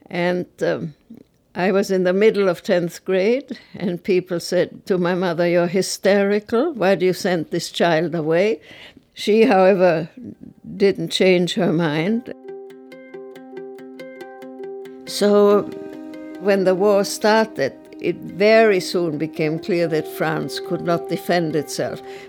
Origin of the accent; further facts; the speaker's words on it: Prague, Czechia; moved away; also born or lived in Innsbruck, Austria; My family moved to Prague when I was a few months old, so I never really lived in Austria, but I had an Austrian passport.